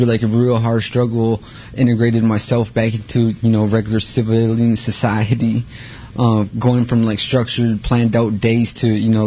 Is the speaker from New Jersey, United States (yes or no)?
no; Red Lake Nation, Minnesota, United States; I'm from Red Lake Nation, Ojibwe. I came all the way over here, and thank you for having me.